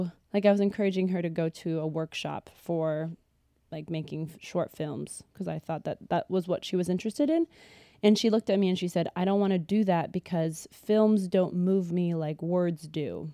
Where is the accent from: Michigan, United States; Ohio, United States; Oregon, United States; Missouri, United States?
Ohio, United States; Columbus; I come from Columbus, Ohio, and I do lots of different things.